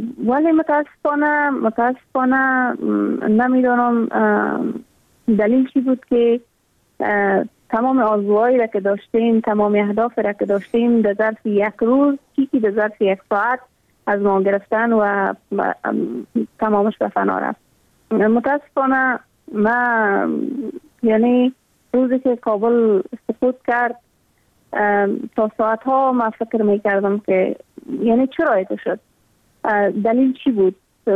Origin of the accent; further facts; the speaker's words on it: Afghanistan; ما هم مثل میلیون ها دختر دیگه در دامن جنگ بزرگ شدم و در همون سیاترین سالایی که در تمام ولایت افغانستان در روزه های مکتب برای دخترها بسته بود.